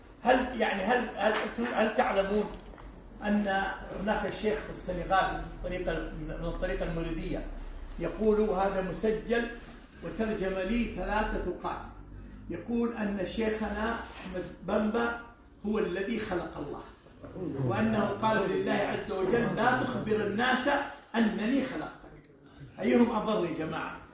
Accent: Saudi Arabia; عندنا في السعودية

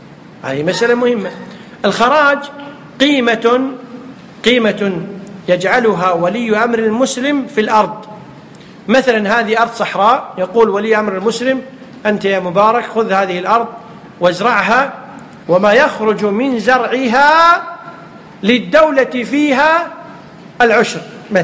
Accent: Kuwait; يمكن يسميه عندنا في الكويت شو يسمونه

